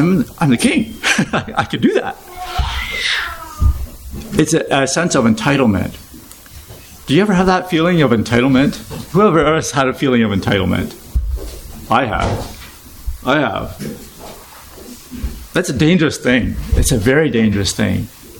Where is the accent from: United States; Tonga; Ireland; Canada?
Canada; I'm a Canadian.